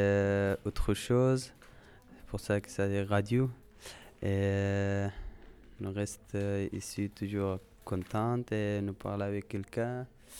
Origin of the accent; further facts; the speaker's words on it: Afghanistan; French is a second language; now in Calais, France; je viens d'Afghanistan. J'habite à Blériot-Plage, Centre-Ouest de Gaulle